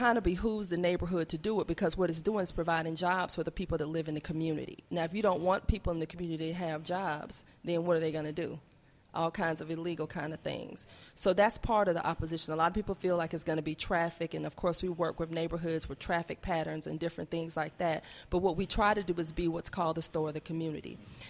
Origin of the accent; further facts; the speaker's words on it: Atlanta, Georgia, United States; The thing about it is that, and I grew up in Atlanta, and I'm 50, almost 51 years old. In my 50 years and growing up near that area, there was never a grocery store.